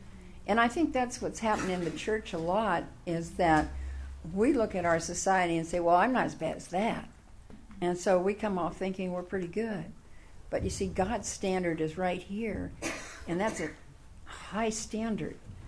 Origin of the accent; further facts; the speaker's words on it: Oakland, California, United States; No, I grew up in Oakland. I went to Oakland High School. So we have changed tremendously.